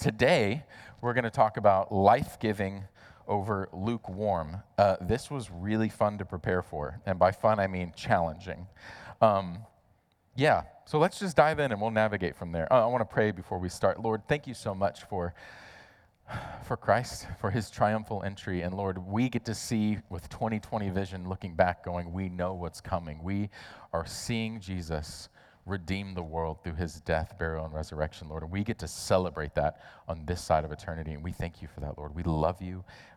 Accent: Georgia, United States; I'm going to pronounce them like I grew up in Georgia because that's how I pronounce them

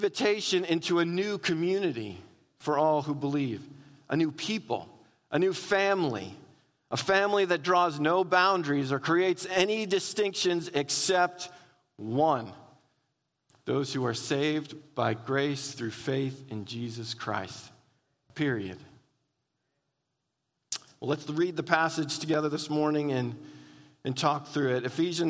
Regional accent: New England, United States; I've shared with you before that I'm from New England.

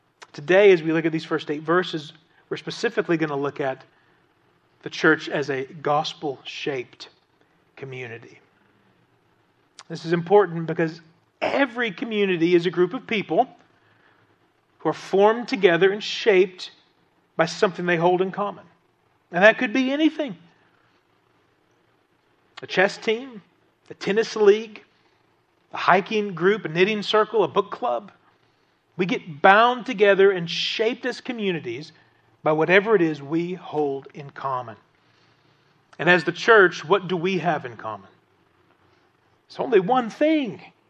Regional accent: Appalachia, United States; Now, as an Appalachian, I get that.

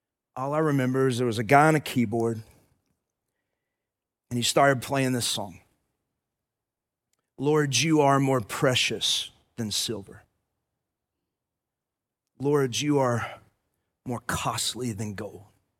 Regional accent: Athens, Texas, United States; I grew up in First Baptist Athens, Texas.

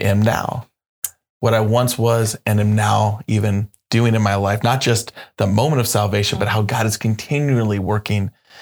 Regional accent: the South, United States; I grew up in the South, and the word testify was one that we would do.

